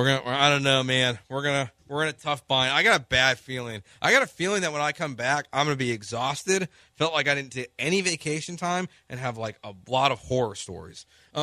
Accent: Chicago, Illinois, United States; If you listen to me, whether it's here or one of the other five stations I've worked at in town, I'm from Chicago.

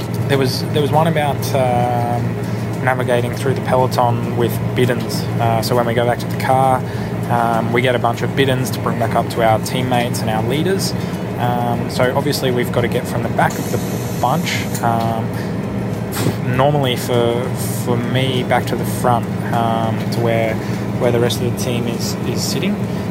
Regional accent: Australia; also born or lived in France / Spain; I'm certainly Australian at heart, but I spent a lot of time overseas, a few years in France and a few years in Spain.

